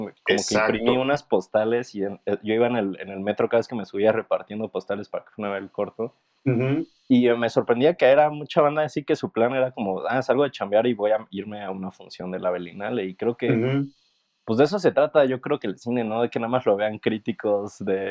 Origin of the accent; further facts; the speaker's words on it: Puebla, Mexico; descubrimos que uno de ellos también era de Puebla y yo soy de Puebla.